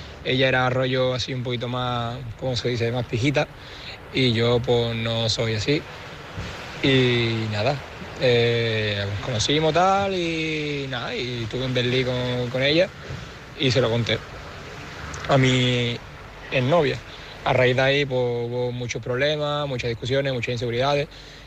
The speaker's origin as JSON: {"language": "Spanish", "town": "Seville", "region": "Andalusia", "country": "Spain", "said": "Soy de Sevilla. Y nada, yo tengo solamente 25 años."}